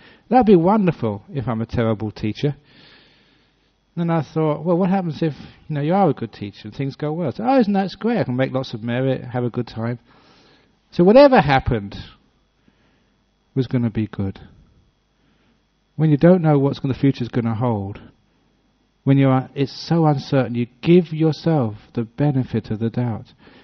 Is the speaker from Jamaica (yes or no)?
no; England, United Kingdom; I was from England